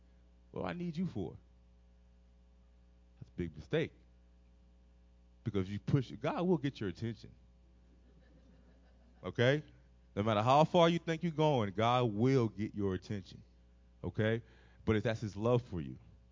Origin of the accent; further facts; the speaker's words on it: Dallas, Texas, United States; I was telling Pastor in his office, I grew up in Dallas, Texas.